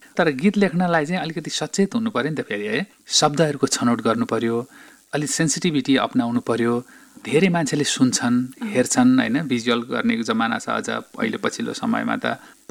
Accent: Sanodumma, Koshi Province, Nepal; त्यस हिसाबले चाहिँ त्यो सानोदुम्माको गाउँघरमा जन्मिएको मान्छे हो, अब सामान्य परिवारमा।

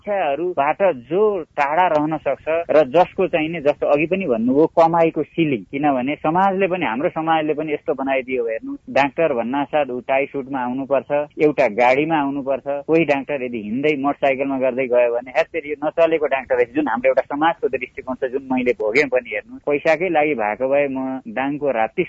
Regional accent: Jumla, Karnali Province, Nepal; born there; मेरो जन्मस्थान जुम्ला हो, हेर्नु जुम्लाको सिंजाको त्यो एउटा मेरो बुवा न सरकारी कर्मचारी हुन् न राजनीतिक दलका कुनै नेता हुन्, एउटा सामान्य किसानको छोरालाई

